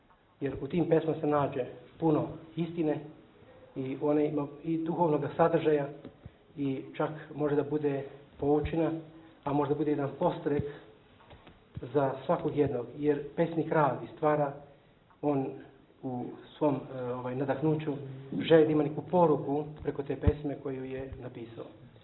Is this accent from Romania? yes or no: yes; Timișoara, Timiș County, Romania; mi dolazimo ovde iz Banatske ravnice, iz Temišvara, iz grada koji tiho probija taj grad Begej.